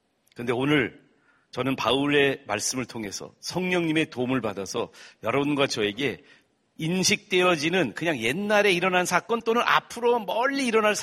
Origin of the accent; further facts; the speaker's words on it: South Korea; born there; 우리 어머니가 미국 분이신데 제가 한국에서 태어났잖아요. 그래서 항상 사람들이 나한테 왜 이렇게 한국말 잘하냐고 물어보는데요.